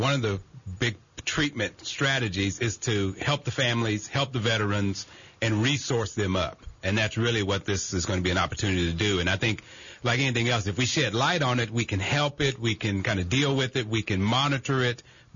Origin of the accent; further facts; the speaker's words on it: Dallas, Texas, United States; I'm from Dallas, Texas.